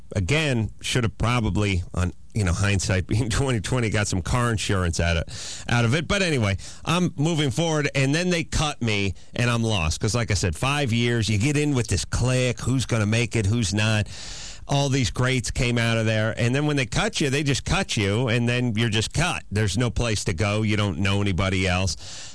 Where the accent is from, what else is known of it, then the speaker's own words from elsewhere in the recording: North Hollywood, California, United States; Also, you know, I grew up in North Hollywood, you know